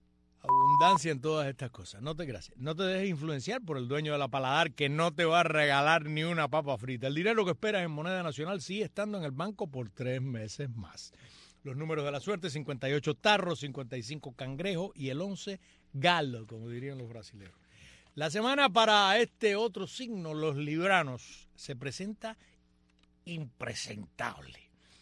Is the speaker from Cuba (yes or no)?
yes; Cuba; Primero porque somos cubanos.